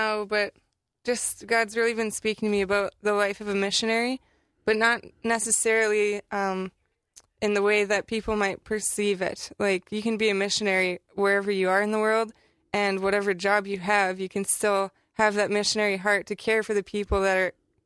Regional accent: Saskatchewan, Canada; I'm from Saskatchewan, Canada, and I'm 26.

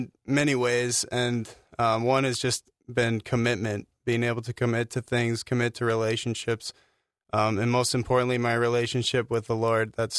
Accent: Bismarck, North Dakota, United States; I'm from Bismarck, North Dakota, and I'm 23 years old.

